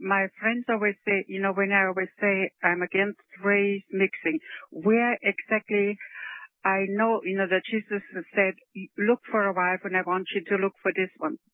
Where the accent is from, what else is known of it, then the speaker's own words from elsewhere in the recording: Germany; now in United States; I'm over here from Germany, you know, for 50 years.